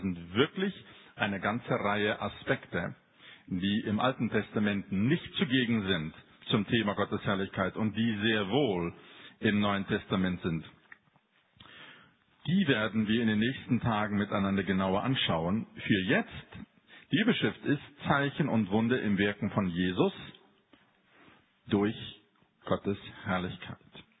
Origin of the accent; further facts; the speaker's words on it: Lörrach, Baden-Württemberg, Germany; Ich komme aus dem Gebiet von Lörrach, da gibt es viele Winzer, viele Weinberge.